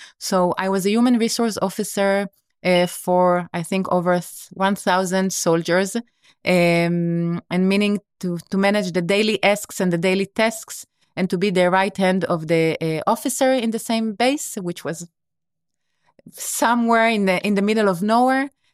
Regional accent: Sde Boker, Southern District, Israel; I was born in Israel, in the desert, in Sde Boker, where I kind of like, I spent my first years of my life.

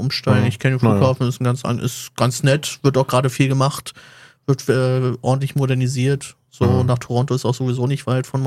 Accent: Berlin, Germany; Natürlich als Berliner.

